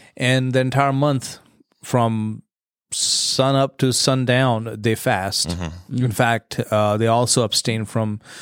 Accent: India; And I remember growing up in India, you know

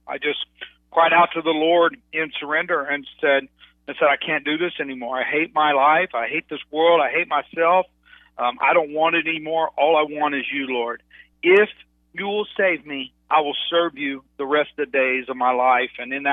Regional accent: Dallas, Texas, United States; Well, you know, I grew up in Dallas, Texas, and you know, Texas is big for football

